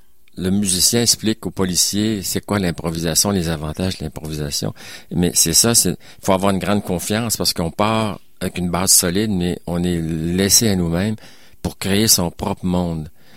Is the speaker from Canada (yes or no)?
yes; Quebec City, Quebec, Canada; je suis un Québécois de naissance à Limoilou. Et j'ai passé toute ma vie ici, j'ai enseigné ici, même si j'ai joué en Europe, c'était quelques mois dans ma vie.